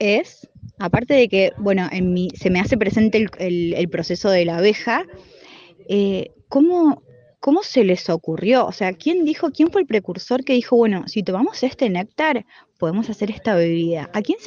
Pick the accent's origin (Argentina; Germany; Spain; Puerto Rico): Argentina; Entre Ríos; como norteña, como entrerriana